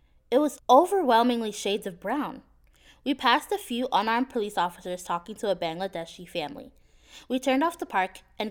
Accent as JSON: {"language": "English", "region": "New Jersey", "country": "United States", "tie": "born or raised there", "said": "I grew up in Jersey. I'm tougher than I look."}